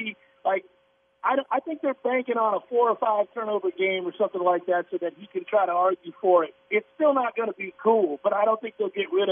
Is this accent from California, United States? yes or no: no; Tampa, Florida, United States; I grew up down in Tampa, but I finished school up here, and I never left for the reasons that you're talking about.